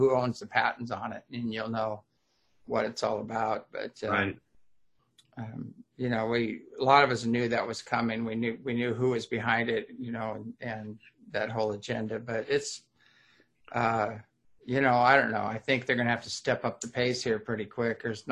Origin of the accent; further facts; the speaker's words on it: Apple Valley, California, United States; we were raised in Apple Valley, California's kids